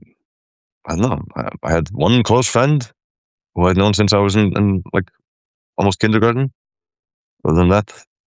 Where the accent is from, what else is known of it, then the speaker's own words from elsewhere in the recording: Iceland; I grew up in Iceland.